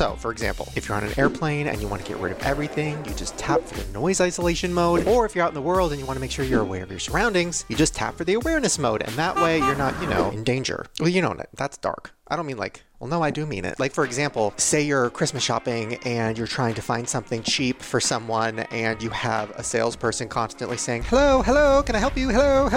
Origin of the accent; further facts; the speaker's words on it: Puerto Rico; We're from Puerto Rico, and I've been a fan since 2011.